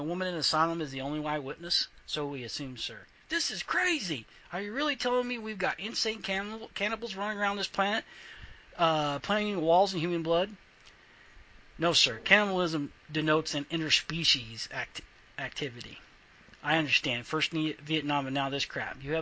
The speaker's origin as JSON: {"language": "English", "country": "United States", "said": "Well, I have to agree, but, you know, we're American."}